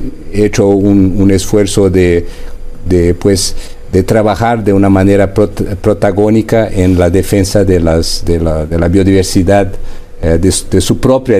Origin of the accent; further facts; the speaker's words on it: Brazil; Las grandes empresas mexicanas tienen importantes inversiones en mi país, y lo mismo pasa en el sentido de Brasil hacia México.